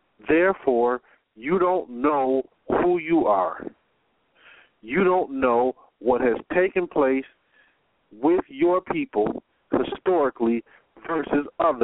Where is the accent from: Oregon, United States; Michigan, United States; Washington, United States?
Michigan, United States; Detroit; Listen, I'm from Detroit. Born and raised in Detroit most of my life.